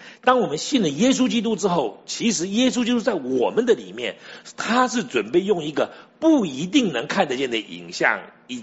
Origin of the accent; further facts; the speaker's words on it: Taiwan; 我们生在台湾，长在台湾，吃的说的看的都受到环境的影响